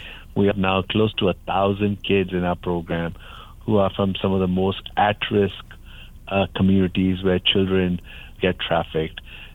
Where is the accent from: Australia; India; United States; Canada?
India; I met Jesus growing up in India.